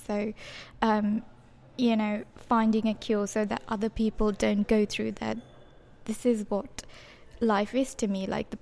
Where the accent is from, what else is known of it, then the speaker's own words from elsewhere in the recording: Bangladesh; Bangladesh.